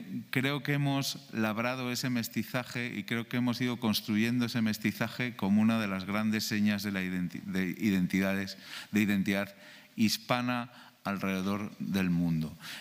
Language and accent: Spanish; Santander, Cantabria, Spain; born there; now in Madrid, Spain; Nací en Santander, vivo en Madrid